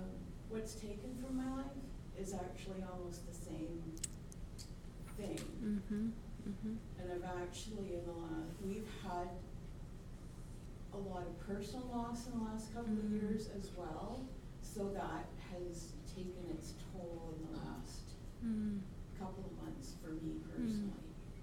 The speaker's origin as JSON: {"language": "English", "town": "Red Deer", "region": "Alberta", "country": "Canada", "said": "I'm from Red Deer, Alberta."}